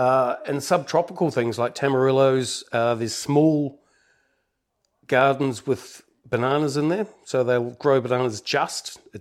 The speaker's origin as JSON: {"language": "English", "region": "Hawke's Bay", "country": "New Zealand", "said": "I'm originally from Hawke's Bay"}